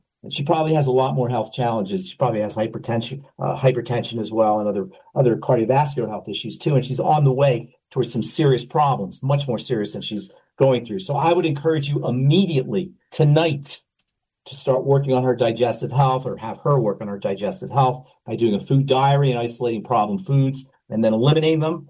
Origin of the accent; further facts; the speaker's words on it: Queens, New York, United States; Rita, my old stomping grounds, Queens. I'm from Queens.